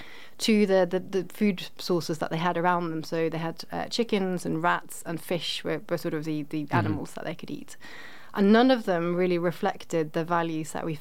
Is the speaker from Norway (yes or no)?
yes; Norway; I grew up in Norway, so my teeth actually have the sort of Norwegian Viking signals.